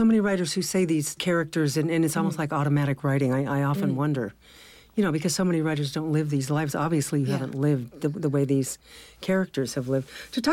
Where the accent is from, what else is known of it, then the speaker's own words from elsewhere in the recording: California, United States; I'm from California.